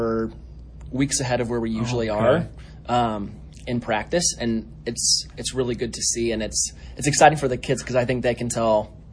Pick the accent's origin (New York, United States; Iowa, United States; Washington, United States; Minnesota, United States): Iowa, United States; Pella; So I grew up in Pella, and so I played tennis in high school